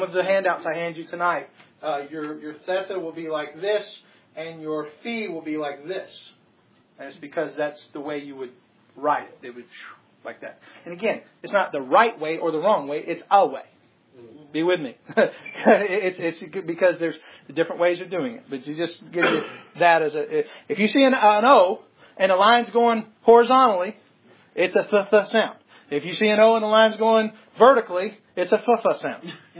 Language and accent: English; the South, United States; but I'm from the South and cake r square, pi r round.